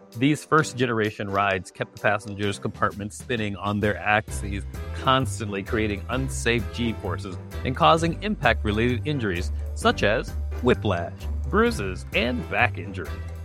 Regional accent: Minnesota, United States; I'm from Minnesota. I wonder if that's where I rode the zipper.

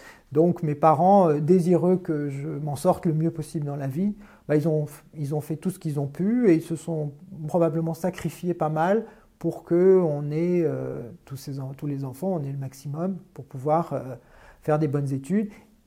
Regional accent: Tunisia; Oui, je suis né en Tunisie, effectivement.

